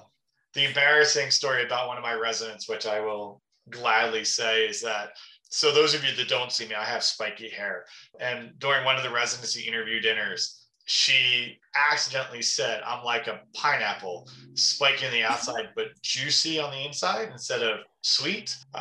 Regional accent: Philadelphia, Pennsylvania, United States; moved away as an adult; So I'm born and raised in Philadelphia, huge Philadelphia sports fan, have just never left the city till I moved to rural Pennsylvania.

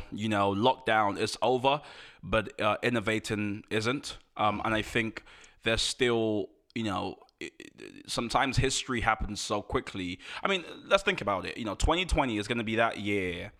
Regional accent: United Kingdom; All my experiences that I can remember are from here in the UK. So, you know, I identify as Black British

